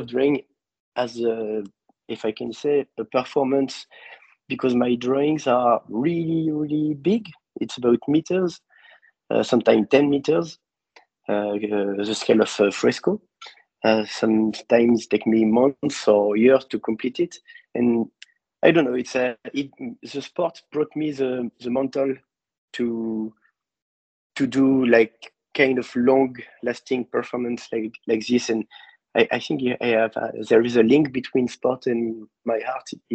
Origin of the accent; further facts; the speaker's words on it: Paris, Île-de-France, France; English is a second language; also born or lived in Mexico; I was living in Mexico before, and each time I was coming back to Paris, I was kind of a tourist in my hometown